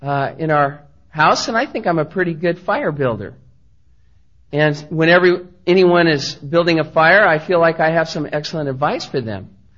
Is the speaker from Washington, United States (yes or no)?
yes; Seattle, Washington, United States; Now, I'm from Seattle. I'm from the Northwest. A lot of people think it's just next to the North Pole.